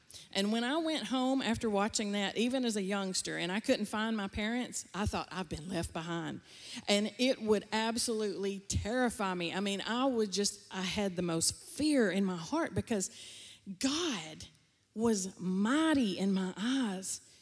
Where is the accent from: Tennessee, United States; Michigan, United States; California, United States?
Tennessee, United States; I'm from Tennessee, remember?